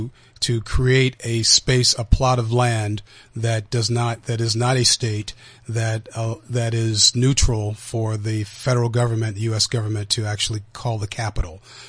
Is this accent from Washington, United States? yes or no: yes; Washington, United States; born there; I was born in Washington State, so I'm a native Washingtonian just on the other part